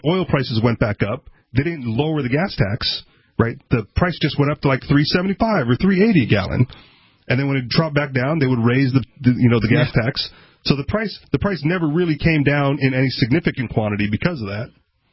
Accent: Hawaii, United States; I'm from Hawaii, and what I know that they've done in Hawaii

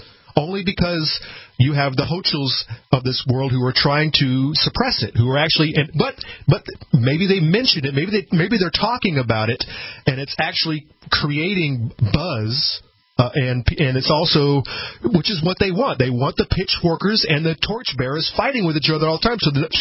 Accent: Deep South, United States; I grew up in the Deep South. I have actually experienced racism inflicted upon me, like in a horrific, bad way.

